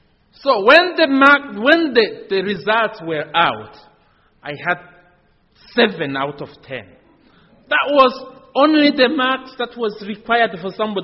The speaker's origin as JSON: {"language": "English", "country": "Burundi", "second_language": "English", "said": "So I come from Burundi. We speak French."}